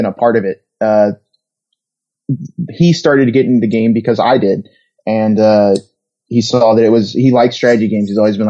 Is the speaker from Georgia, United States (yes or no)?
no; Gulfport, Mississippi, United States; Yeah, I am born and raised in Gulfport, Mississippi. Definitely an interesting place for Magic.